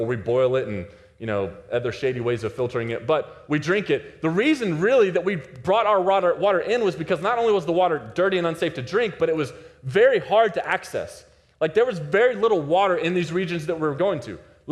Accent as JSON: {"language": "English", "town": "Dallas", "region": "Texas", "country": "United States", "said": "People, I'm from Texas. Texas is hot and humid. This 75 degree weather, that's like November for us in Dallas."}